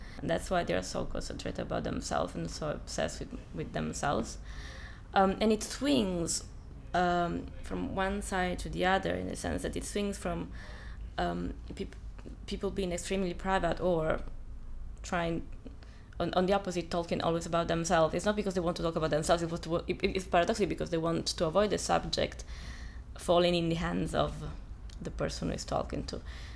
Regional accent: Catania, Sicily, Italy; moved away as an adult; now in England; I was born in Catania, Sicily, on the 14th of June, 1973. That's actually where I come from. I moved to England back in August, 98.

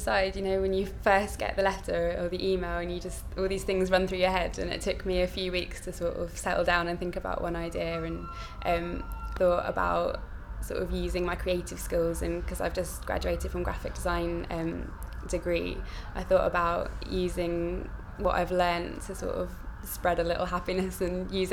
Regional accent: Leatherhead, South East England, United Kingdom; I was born on the 6th of March 1987 and I'm from Leatherhead in Surrey.

